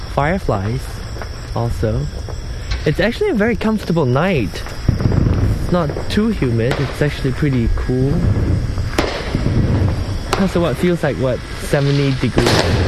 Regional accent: Malaysia; being a Chinese growing up in Malaysia

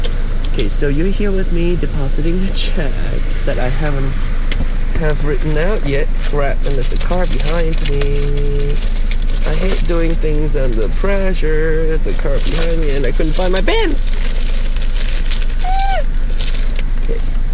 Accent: Penang, Malaysia; Hokkien is a Chinese dialect that is very popularly used in Penang, where I grew up, my hometown, Penang.

